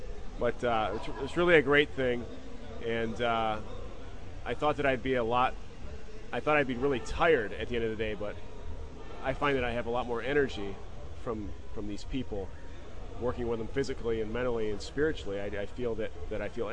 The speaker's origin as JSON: {"language": "English", "town": "Boynton Beach", "region": "Florida", "country": "United States", "said": "I'm from Boynton Beach, Florida."}